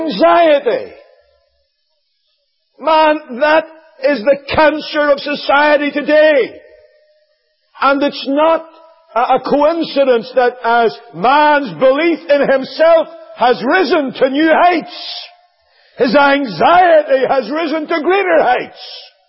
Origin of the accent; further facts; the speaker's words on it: Northern Ireland, United Kingdom; I know in my home country in Northern Ireland